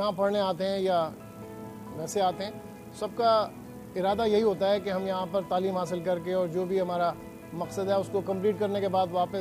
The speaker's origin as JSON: {"language": "Urdu", "country": "Pakistan", "moved": "as an adult", "said": "میں یہاں پر پاکستان سے آیا 1984 میں, اور اس کے بعد میں نے یہاں پہ اعلیٰ تعلیم حاصل کی"}